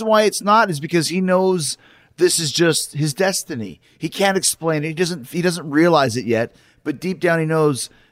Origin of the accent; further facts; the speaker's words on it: Winnipeg, Manitoba, Canada; I grew up in Winnipeg, on lakes.